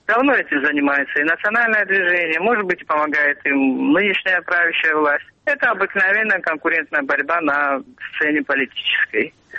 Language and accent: Russian; Sukhumi, Abkhazia, Georgia; moved away; родилась и выросла в Сухуми, я вообще абхазская, этническая.